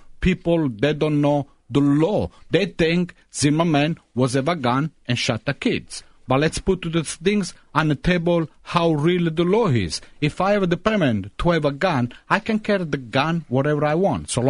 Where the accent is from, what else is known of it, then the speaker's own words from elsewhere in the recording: Italy; English is a second language; now in United States; I am Italian. I'm American citizen. And I think I know more than anybody else in this country the law